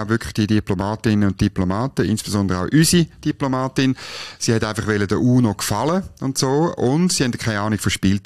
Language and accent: German; Switzerland; Aber jetzt als Schweizer sind wir ja weniger betroffen.